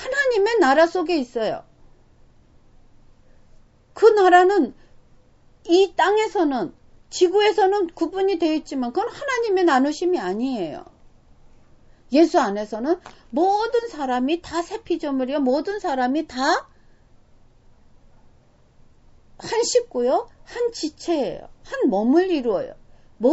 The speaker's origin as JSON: {"language": "Korean", "country": "South Korea", "also_born_or_lived": "Japan", "lives_now": "United States", "said": "저는 이제 한국 사람으로서 일본에서 아이들을 낳아 키웠습니다."}